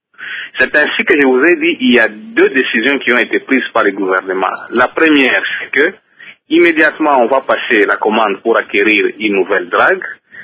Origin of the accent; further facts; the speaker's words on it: DR Congo; C'est vrai que nous tous en tant que Congolais, on a été désabusés par les promesses fallacieuses